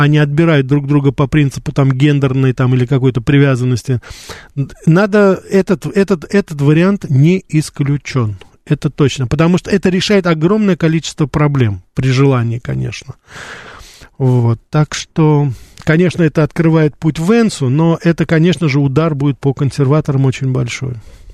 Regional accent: Moscow Oblast, Russia; мы в детстве, я помню, в Подмосковье занимались этим

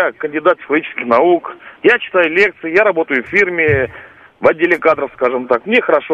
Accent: Russia; born there; now in Moscow, Russia; Вот я родился в России, да, я родился в деревне. Я вам прямо, так прямо скажу, я этого никогда не стеснялся. Я сейчас живу в Москве, живу с 2003 года.

